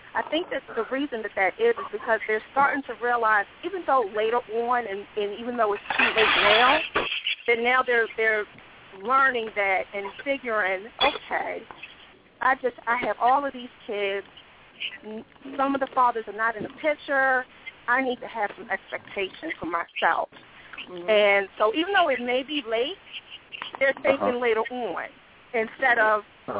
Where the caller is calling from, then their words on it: Maryland, United States; from Maryland.